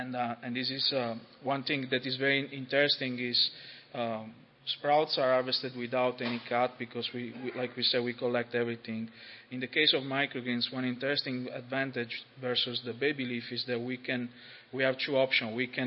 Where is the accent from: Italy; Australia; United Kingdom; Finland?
Italy; now in United States; but I am from Italy